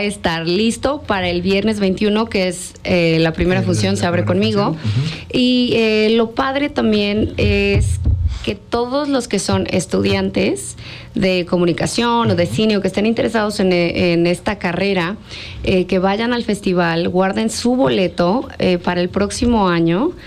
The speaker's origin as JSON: {"language": "Spanish", "town": "Cuernavaca", "region": "Morelos", "country": "Mexico", "said": "trayéndolo aquí a Cuernavaca es súper importante para mí, porque yo soy de Cuernavaca"}